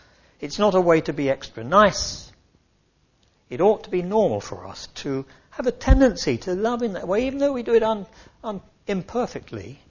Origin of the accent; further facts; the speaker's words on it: United Kingdom; Because we're good British people, tend to be a bit reserved in expressing our feelings one to the other